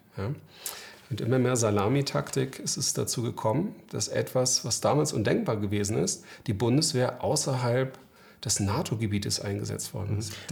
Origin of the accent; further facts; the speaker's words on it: Lübeck, Schleswig-Holstein, Germany; Ich bin in Lübeck aufgewachsen, sozusagen ganz normal, eigentlich aus einem Arbeiterhaushalt.